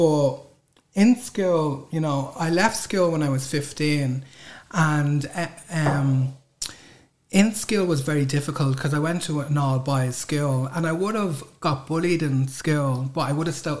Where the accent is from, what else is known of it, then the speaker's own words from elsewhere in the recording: Crumlin, Leinster, Ireland; like growing up in Crumlin as well, like, you know, you kind of had to be hard